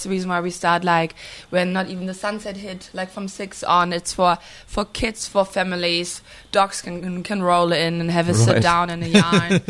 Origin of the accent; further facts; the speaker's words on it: Germany; Germany, originally.